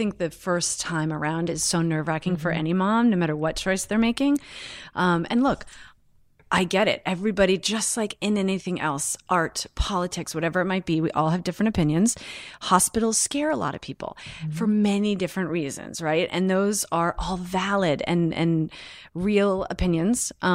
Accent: East Coast, United States; although out here, and I'm from the East Coast, and my girlfriends that I still talk to at home

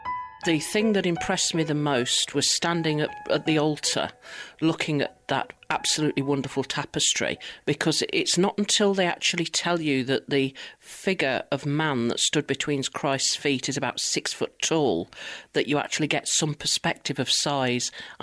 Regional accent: Coventry, West Midlands, United Kingdom; I'm born and bred in Coventry, and Coventry Cathedral has always been a very big part of my life. I've lived in Lowestoke for most of my life

